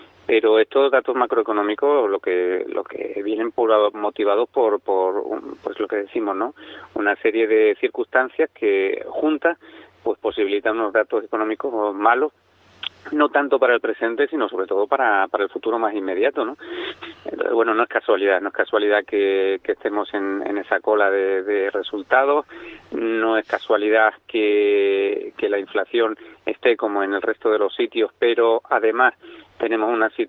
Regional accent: Spain; somos españoles.

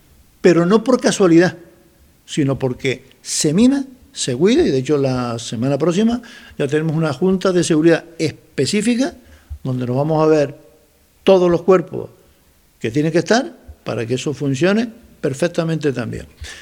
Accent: Canary Islands, Spain; seamos respetuosos y vengamos vestidos correctamente, dignamente, como canarios y canarias.

